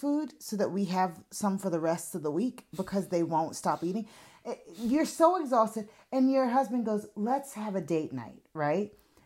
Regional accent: United States; Because I'm American, there's an easy cultural

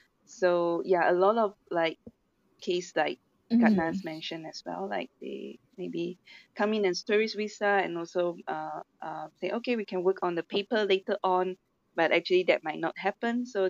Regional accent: Malaysia; So I find that as a Malaysian, something quite thoughtful, because we are also a multicultural country

